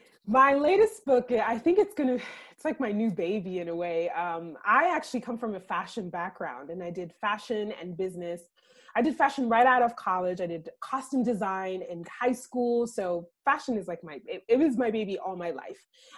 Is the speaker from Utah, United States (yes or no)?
no; Florida, United States; also born or lived in Trinidad / Spain / New York / Connecticut; I grew up in Florida, and then I've lived all over the world. I've lived in Trinidad, I've lived in Spain, I've lived in New York, Connecticut, Los Angeles, I've lived in Georgia, I've lived almost everywhere.